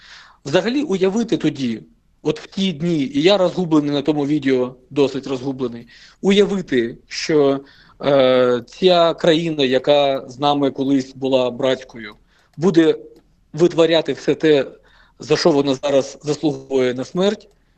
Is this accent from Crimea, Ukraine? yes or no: yes; Crimea, Ukraine; я як кримчанин мріяв і хотів, але у складі України